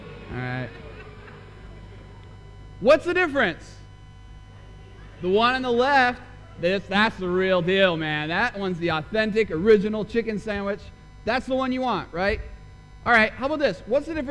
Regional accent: Minnesota, United States; I cheer for the Minnesota Timberwolves because I'm from Minnesota and I like being let down every single year.

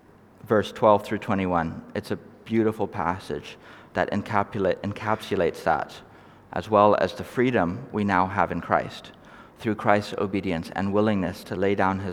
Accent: Norway; I may sound American. I am not American. I originally come from Norway. Norway's a small place. We're generally pretty low-key, not a whole lot we're famous for.

